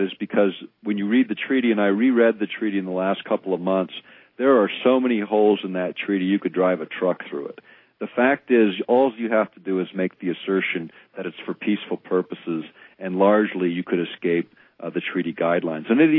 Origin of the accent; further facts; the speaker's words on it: Alaska, United States; You know, when I grew up in Alaska as a young kid, by October, we always had snow on the ground